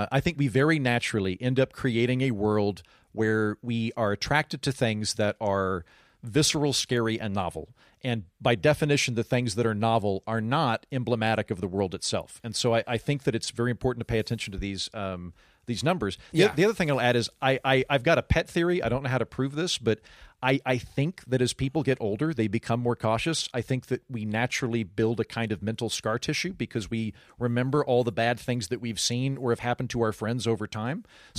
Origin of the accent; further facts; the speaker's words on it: Oklahoma, United States; I'm from Oklahoma. I should be way more concerned about diabetes than terrorists.